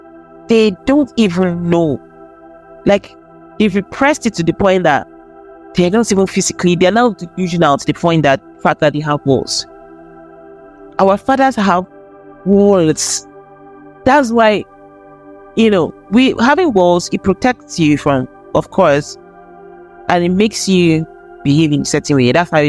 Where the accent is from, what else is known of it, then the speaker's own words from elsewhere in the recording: Nigeria; because I'm in Nigerian, so I want to talk about my country.